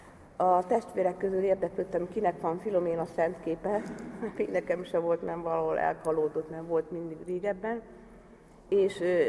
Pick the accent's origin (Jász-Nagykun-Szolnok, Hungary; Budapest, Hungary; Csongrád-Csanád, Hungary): Csongrád-Csanád, Hungary; Szeged; Szegedről származom, és 30 évvel ezelőtt tértem meg